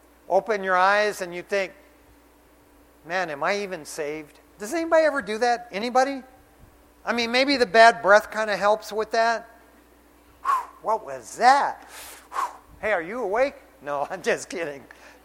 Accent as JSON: {"language": "English", "town": "Detroit", "region": "Michigan", "country": "United States", "tie": "born or raised there", "said": "Growing up in Detroit, Michigan, I was known as a backyard mechanic."}